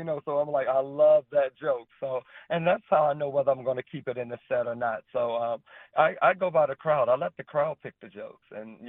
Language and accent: English; United States; I'm originally from the DMV area, and I grew up in Warren County.